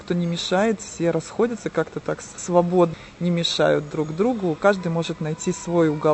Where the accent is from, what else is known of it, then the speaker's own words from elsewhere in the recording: Russia; Я приехала из России.